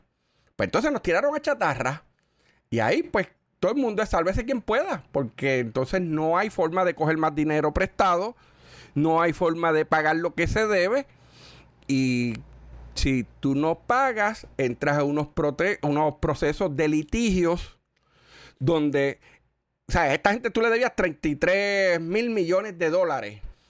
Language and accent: Spanish; Puerto Rico; somos los puertorriqueños los que tenemos que pagar o enfrentarnos a las consecuencias